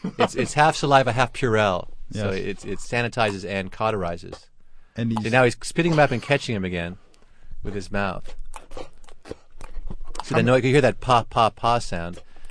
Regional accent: Los Angeles, California, United States; I grew up in California in Los Angeles, and we had orange trees.

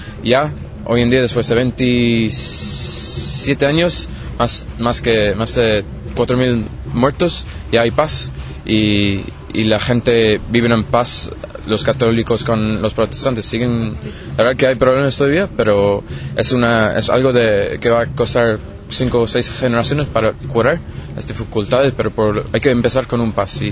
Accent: Ireland; Spanish is a second language

